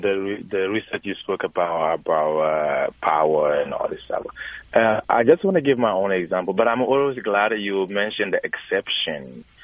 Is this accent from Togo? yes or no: yes; Togo; moved away; also born or lived in Ghana; I'm an immigrant from Togo, which was Africa. Actually, I was born in Ghana and I came here.